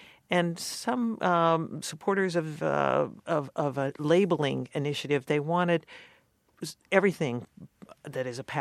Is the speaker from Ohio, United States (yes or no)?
yes; Youngstown, Ohio, United States; born or raised there